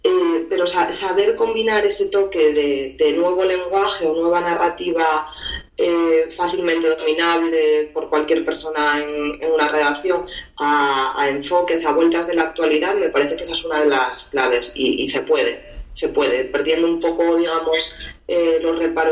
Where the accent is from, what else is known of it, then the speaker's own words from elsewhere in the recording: Asturias, Spain; now in Madrid, Spain; Pues mira, yo soy asturiana en Madrid, de la cosecha del 83